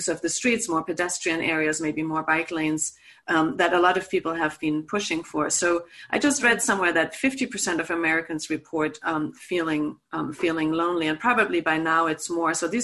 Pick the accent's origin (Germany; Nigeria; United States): Germany; So I'm from Germany